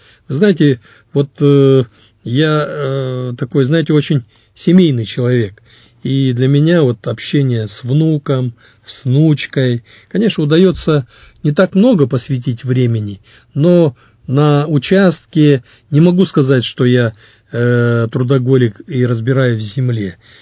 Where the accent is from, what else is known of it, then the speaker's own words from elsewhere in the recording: Sakhalin Oblast, Russia; Хотя я сам с Сахалина, там рыбалка.